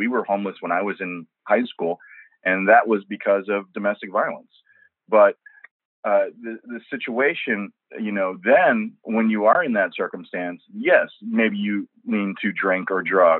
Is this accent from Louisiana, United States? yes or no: no; St. Louis, Missouri, United States; also born or lived in Korea; I was born in Korea, so that makes me an immigrant on the one hand. But I was born to a military family, so I'm also a sixth generation American. I grew up in St. Louis